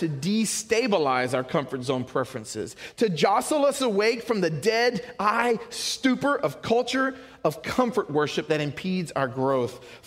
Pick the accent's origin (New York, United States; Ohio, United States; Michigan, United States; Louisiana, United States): Louisiana, United States; I'm from Louisiana. We like our food shack.